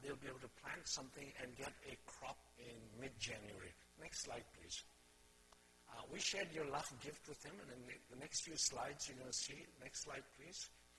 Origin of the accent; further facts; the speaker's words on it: India; now in Canada; we're both Chinese, but born and raised in India, and now settled in Canada.